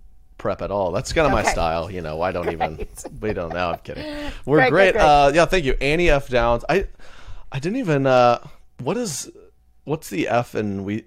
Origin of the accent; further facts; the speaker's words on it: United States; I just know I'm so American.